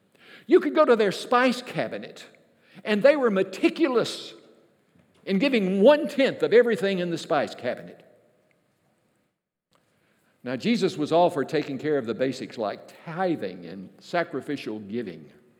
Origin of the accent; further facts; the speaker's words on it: the South, United States; When I grew up in the South, we talked about the holiness people who may have dressed a little different.